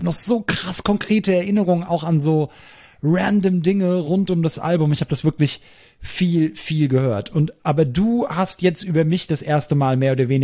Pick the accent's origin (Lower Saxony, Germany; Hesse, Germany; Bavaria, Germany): Hesse, Germany; Wir kommen aus Hessen beide.